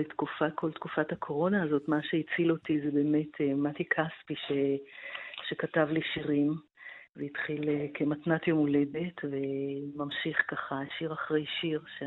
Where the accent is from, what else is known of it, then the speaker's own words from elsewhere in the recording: Tel Aviv, Tel Aviv District, Israel; הבית הישן שגדלתי בו, ולקחתי אותם ממש לבית הישן שלי ברחוב המלך ג'ורג' בתל אביב